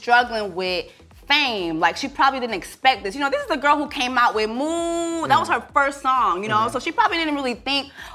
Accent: Florida, United States; Gary, I grew up in Dade County.

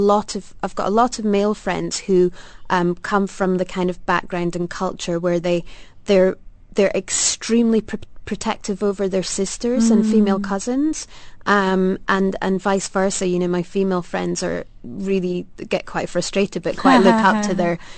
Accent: Scotland, United Kingdom; I'm from Scotland, but generally I tend to go to England.

